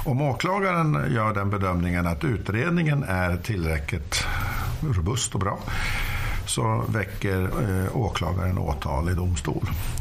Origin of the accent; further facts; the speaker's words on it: Gävle, Gävleborg County, Sweden; born there; Ja, jag är född i Gävle.